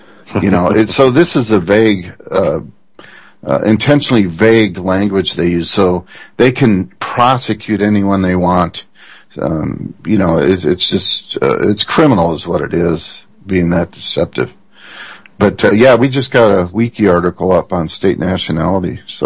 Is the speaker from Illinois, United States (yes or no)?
yes; Illinois, United States; But if I were to go over to seas, I wouldn't claim I'm an American. I'd say I'm an Illinoisan, you know.